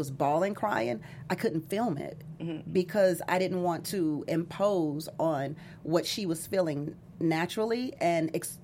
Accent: Houston, Texas, United States; And we start back in my hometown of Houston, September.

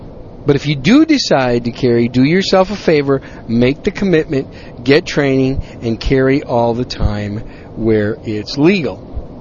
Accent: Wisconsin, United States; also born or lived in New York City; now in Texas, United States; I was born in New York City, raised in Wisconsin. I live down south now in the great gun-friendly state of Texas.

